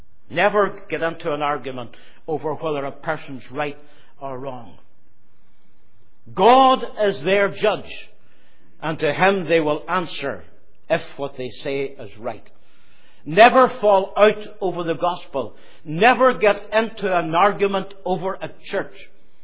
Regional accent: Omagh, Northern Ireland, United Kingdom; I would always say … from Oma.

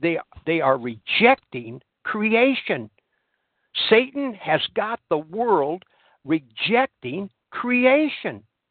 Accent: Washington, United States; I'm from Washington. The Columbia River comes from the Canadian border, travels about 400 miles.

